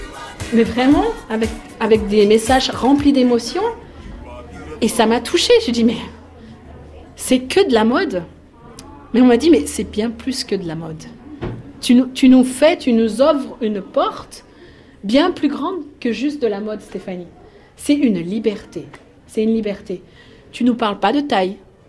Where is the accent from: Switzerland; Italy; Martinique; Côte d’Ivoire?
Switzerland; now in Paris, France; Donc je suis suisse, je suis née en Suisse et j'ai vécu en Suisse la majorité de ma vie. Quand je suis arrivée à Paris